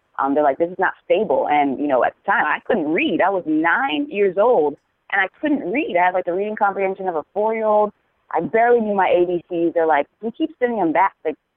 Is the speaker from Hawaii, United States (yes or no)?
yes; Hawaii, United States; also born or lived in Mississippi; So coming back to Oahu, where it all started, my mom moved us here when we were one. I was 1 year old. My brother was 4.